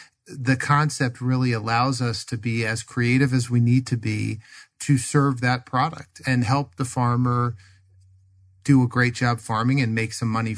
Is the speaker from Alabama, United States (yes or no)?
no; Washington, District of Columbia, United States; I still own one in the East Coast in Virginia. I'm from the Washington, D.C. area.